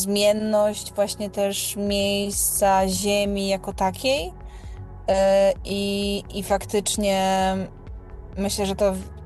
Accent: Podlaskie Voivodeship, Poland; po prostu wychowałam się na Podlasiu i że nieustająco mnie ten region fascynuje, napełnia i wracam tam i tęsknię za nim

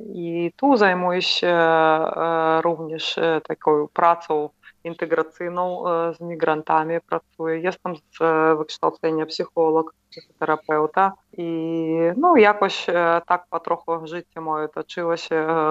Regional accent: Belarus; Polish is a second language; now in Poland; Jestem z Białorusi. Mieszkam tu już ponad 5 lat

